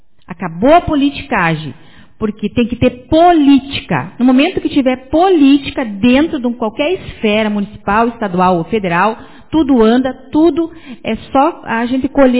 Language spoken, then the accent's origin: Portuguese; Iraí, Rio Grande do Sul, Brazil; Pessoa, que nem eu, nasci, me criei em Iraí, gosto de Iraí, amo Iraí, brigo por Iraí.